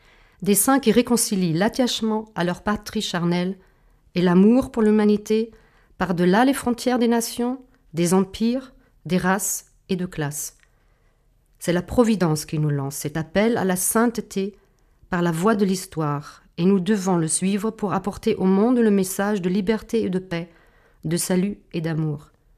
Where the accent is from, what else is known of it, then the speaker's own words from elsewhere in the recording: Germany; French is a second language; now in Chartres, France; Je suis allemande et je suis à Chartres depuis de longues années.